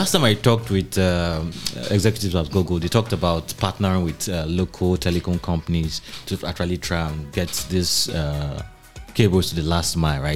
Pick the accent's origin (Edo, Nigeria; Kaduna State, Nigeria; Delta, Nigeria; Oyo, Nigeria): Edo, Nigeria; Yeah, I'm from Edo State, yes, so I'm not ashamed to mention them.